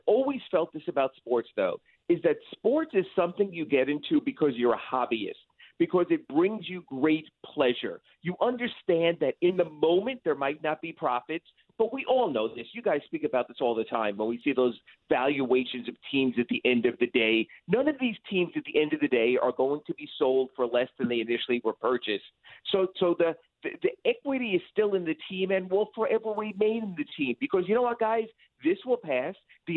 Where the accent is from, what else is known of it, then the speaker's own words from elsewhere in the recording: Queens, New York, United States; So I guess it was just a little different where I grew up in Queens, New York.